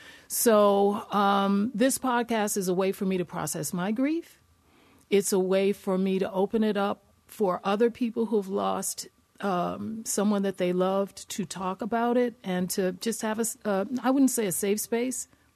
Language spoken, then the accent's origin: English; Cambridge, Massachusetts, United States; I grew up in West Cambridge and ran those streets.